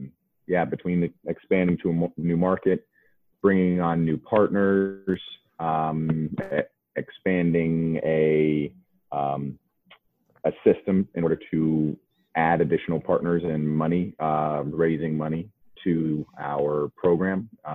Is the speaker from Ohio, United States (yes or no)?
yes; Cincinnati, Ohio, United States; I grew up in Cincinnati, and he was living in Cincinnati.